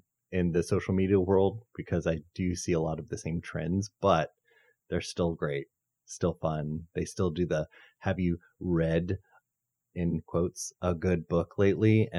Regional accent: Georgia, United States; I'm from Georgia.

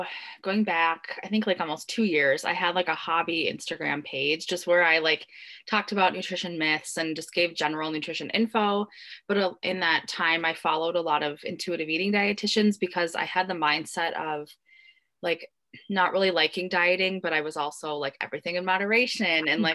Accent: Minnesota, United States; I am from Minnesota and I'm a dietitian, of course.

